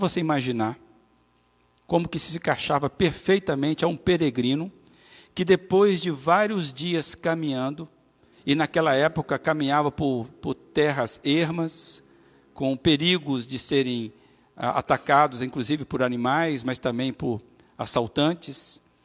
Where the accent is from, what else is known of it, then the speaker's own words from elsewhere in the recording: Minas Gerais, Brazil; vocês conhecem ali perto de, né, de Ipatinga, a gente consegue identificar, está chegando na minha terra.